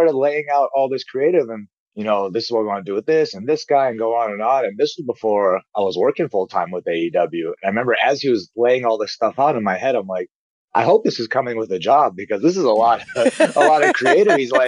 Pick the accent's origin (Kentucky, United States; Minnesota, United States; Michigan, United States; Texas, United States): Minnesota, United States; Minneapolis; now in Las Vegas, United States; So I recently moved to Las Vegas, Nevada. And I told them, I said, hey, I'm from Las Vegas now. No more. Because obviously just saying I'm from Minneapolis is going to get a reaction.